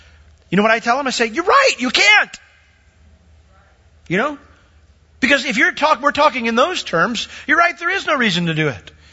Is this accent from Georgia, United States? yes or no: no; New York, United States; I grew up in New York. I was a Yankee fan, and they traded my favorite player.